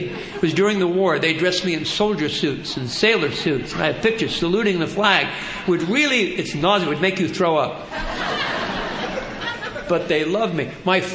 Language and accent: English; New Jersey, United States; I should tell you, I am Irish and Catholic, and I come from a huge Irish family in New Jersey, none of whom are alcoholic.